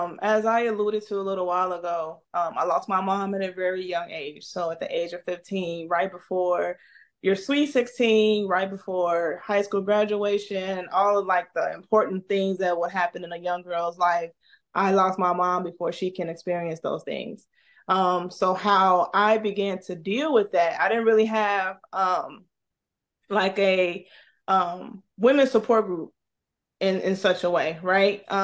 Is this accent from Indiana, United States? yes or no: yes; Gary, Indiana, United States; I'm just a hometown girl, born and raised in Gary, Indiana. Very small town where everybody knows everybody.